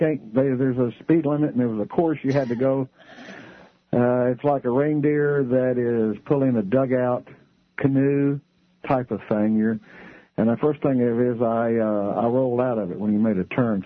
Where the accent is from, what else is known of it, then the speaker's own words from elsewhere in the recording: Wichita Falls, Texas, United States; No, I'm from the USA. I'm from Wichita Falls.